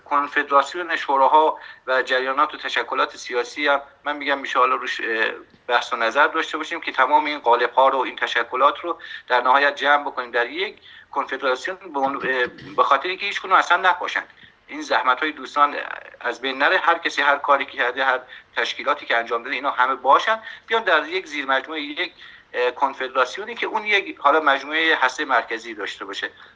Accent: Iran; به عنوان یک ایرانی دوستدار این مردم، اینو خدمتون عرض بکنم که ما چون در جامعه ایران داریم زندگی میکنیم

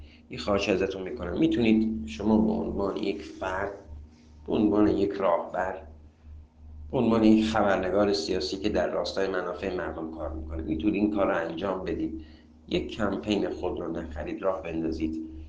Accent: Tehran, Tehran Province, Iran; من به عنوان یه ایرانی، یه تهرانی، یه جنوب شهری این چیز رو کاملا میدونم

